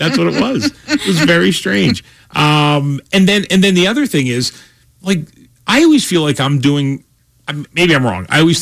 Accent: New Jersey, United States; I said, I'm born and raised in New Jersey.

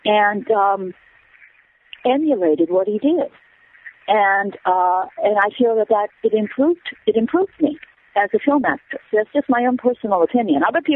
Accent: Whitefish Bay, Wisconsin, United States; also born or lived in Milwaukee, Wisconsin; I was born in Milwaukee, Wisconsin, and I grew up in Whitefish Bay, Wisconsin.

